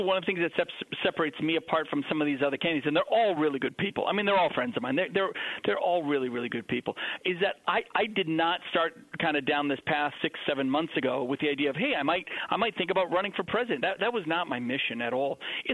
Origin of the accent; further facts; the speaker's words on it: New Hampshire, United States; we love our privacy. We're from New Hampshire.